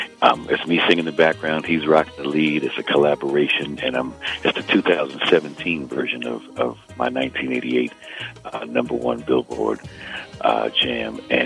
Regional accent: Mount Vernon, New York, United States; also born or lived in Connecticut, United States; But, you know, I used to live in Connecticut. You know, of course, I'm from Mount Vernon, running under Mount Vernon. But I lived in Connecticut for a stint, so I spent a lot of time there.

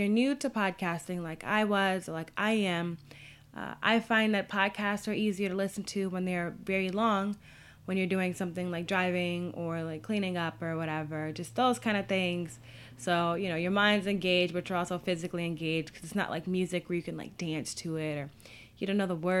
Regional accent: Chicago, Illinois, United States; Born and raised in Chicago, Illinois. I earned my bachelor's from Northern Illinois University.

